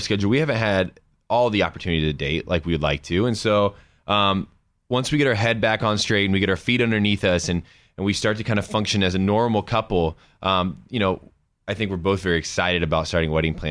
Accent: Indiana, United States; now in Denver, United States; I grew up in Indiana.

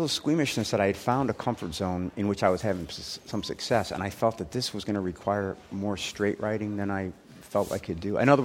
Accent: Chicago, Illinois, United States; Yeah, I grew up in Chicago, and I guess it's vaguely working class environment.

